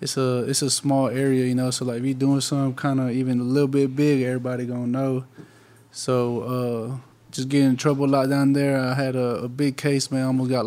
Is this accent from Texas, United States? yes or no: yes; Freeport, Texas, United States; Nah, I'm from Freeport, Texas.